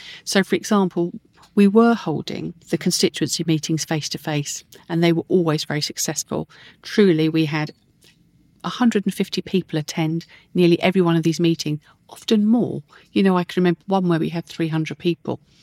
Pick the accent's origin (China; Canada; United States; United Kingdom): United Kingdom; Camberley, South East England; I'm actually a local resident. I was from Camberley. So Frimley Park's my local hospital.